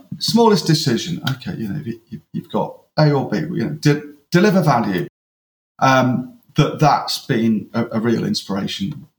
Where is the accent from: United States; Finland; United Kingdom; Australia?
United Kingdom; Yorkshire and the Humber; I'm a Yorkshireman. Do you know what I mean? A spade's a spade. We do a day's graft, and you get paid for it.